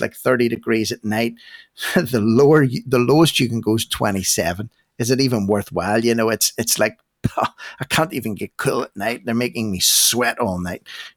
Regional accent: Australia; As an Aussie

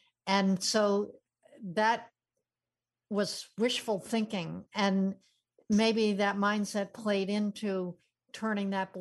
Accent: the North, United States; but I am from the North.

